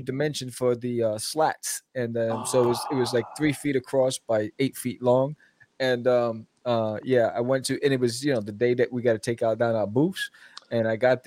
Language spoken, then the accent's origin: English; Queens, New York, United States; So it's crazy. I grew up in Jamaica, Queens.